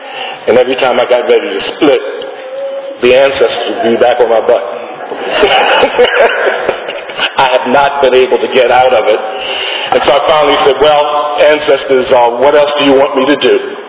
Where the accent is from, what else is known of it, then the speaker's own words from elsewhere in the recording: Chester, Pennsylvania, United States; also born or lived in Philadelphia; In addition to growing up in Chester, also lived on 48th and Walnut Street while I was going to Villanova University